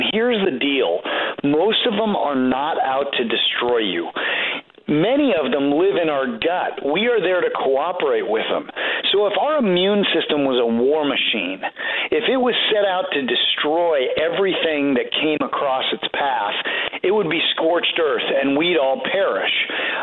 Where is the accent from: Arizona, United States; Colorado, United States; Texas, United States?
Colorado, United States; I grew up in Colorado, right near you guys.